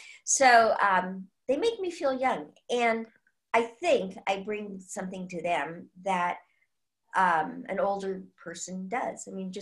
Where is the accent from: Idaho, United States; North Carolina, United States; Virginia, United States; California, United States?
California, United States; San Francisco; I was brought up in San Francisco in the 1950s. I wore white gloves when I went out to lunch with my mom in, you know, in the city.